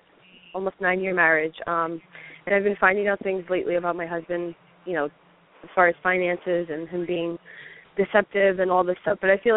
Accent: New York, United States; New York.

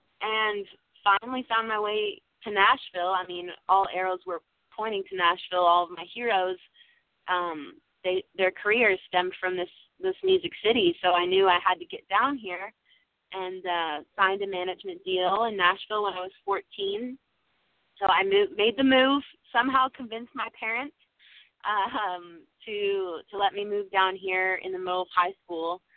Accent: Lindsay, Ontario, Canada; I'm originally from Ontario, Canada, a little town called Lindsay that is 2 hours northeast

